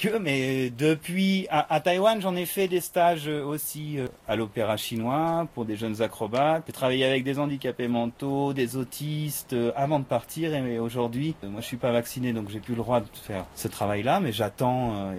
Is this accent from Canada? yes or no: no; France; moved away as an adult; Moi, je savais parler français. Je suis français au départ.